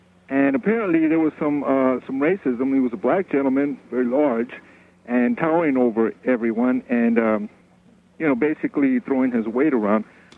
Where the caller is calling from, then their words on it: Los Angeles, California, United States; Hello, sir. I'm calling from Los Angeles.